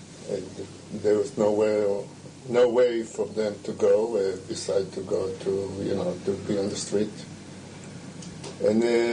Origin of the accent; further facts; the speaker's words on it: Tel Aviv, Tel Aviv District, Israel; Ah, Tel Aviv.